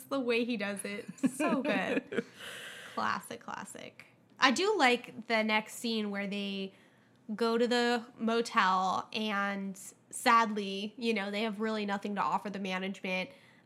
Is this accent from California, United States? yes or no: yes; California, United States; my thing is, like, as a Californian watching this, I'm like, you're dry.